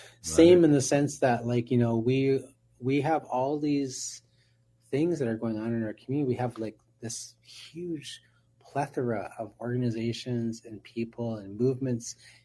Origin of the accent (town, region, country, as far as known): Minneapolis, Minnesota, United States; born or raised there